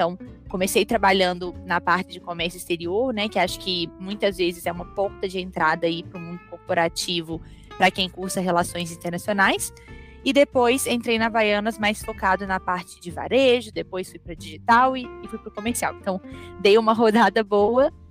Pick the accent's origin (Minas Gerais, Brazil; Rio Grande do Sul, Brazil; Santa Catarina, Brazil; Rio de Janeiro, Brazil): Minas Gerais, Brazil; Belo Horizonte; now in São Paulo, Brazil; eu tenho 26 anos, eu sou de Belo Horizonte, mas eu trabalho em São Paulo